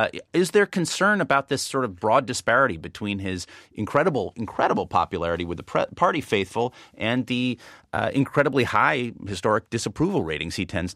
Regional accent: California, United States; He's from my home state of California.

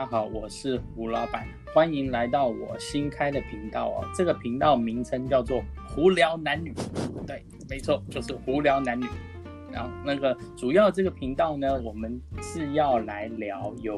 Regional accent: United States; also born or lived in Taiwan; 我在美国已经差不多25、26年了，从小基本上就在美国，但是我本身是台湾出生的，但绝大部分时间都在美国

